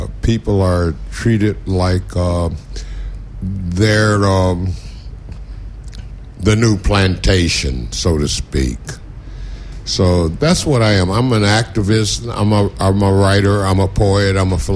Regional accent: Cleveland, Ohio, United States; also born or lived in Memphis / New York; I'm from Cleveland, Ohio. Well, my home is Cleveland, New York, Memphis. I was born in Memphis. I was raised and educated basically in Cleveland, Ohio

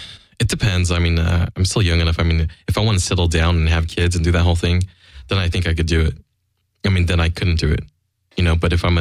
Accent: Philippines; Dude, I'm Filipino. I never learned that. We didn't have socks. We wear slippers.

